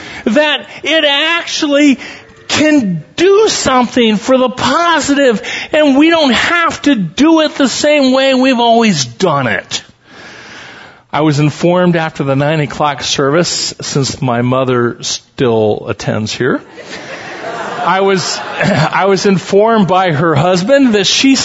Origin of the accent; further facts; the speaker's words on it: Council Bluffs, Iowa, United States; I grew up in Council Bluffs. It's not the most beautiful town in Iowa. And we kind of grew up on the west side, down near the Missouri River.